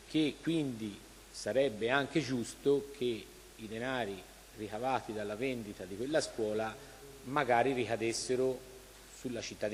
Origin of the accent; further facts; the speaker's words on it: Tizzana, Tuscany, Italy; born there; Io sono nata a Tizzana, uno degli ultimi penso